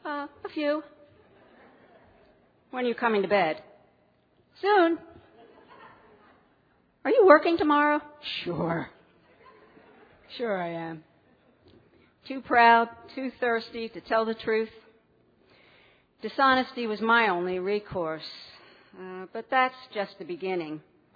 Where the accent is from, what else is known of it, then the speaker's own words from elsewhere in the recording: Philadelphia, Pennsylvania, United States; Where I came from, there were at least 150 people on my city block. I came from Philadelphia.